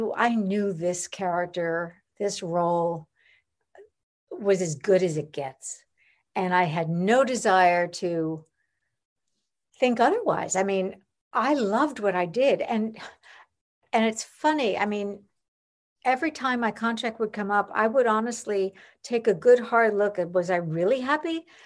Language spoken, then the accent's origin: English; Long Island, New York, United States; Also, I grew up in New York. I mean, on Long Island, but in New York.